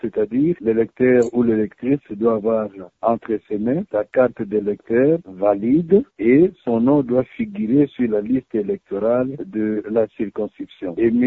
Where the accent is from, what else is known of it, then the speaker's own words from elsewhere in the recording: DR Congo; Et comme nous sommes chez nous au Congo, les gens préfèrent agir toujours à la dernière minute